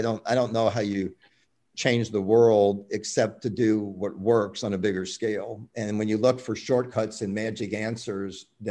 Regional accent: the South, United States; I grew up in the South, so I understand it, but you're leaving the South out.

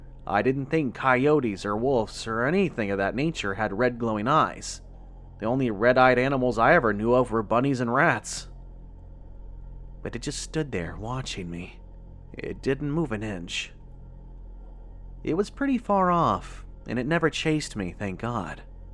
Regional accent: Clarksville, Tennessee, United States; I'm originally from Clarksville, which is just east of the LBL. My family would often take camping trips and boating trips out that direction.

